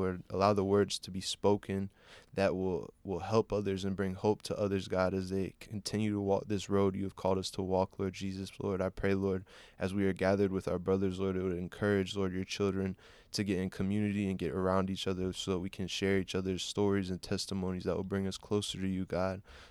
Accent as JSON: {"language": "English", "town": "Columbia", "region": "South Carolina", "country": "United States", "tie": "born there", "said": "I was born in Columbia, South Carolina."}